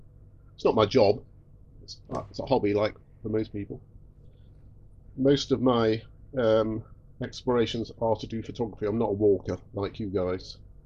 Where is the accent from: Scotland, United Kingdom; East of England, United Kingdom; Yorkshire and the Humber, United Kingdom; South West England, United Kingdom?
South West England, United Kingdom; Warminster; also born or lived in Bradford-on-Avon; I was born in Bradford-on-Avon and lived in Warminster till I was 19, and then went off to, get educated and all that kind of stuff.